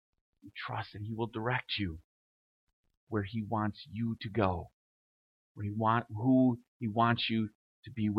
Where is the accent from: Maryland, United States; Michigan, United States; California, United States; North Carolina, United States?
Michigan, United States; Byron Center; I would be a pastor living in Michigan, not too far away from my hometown of Byron Center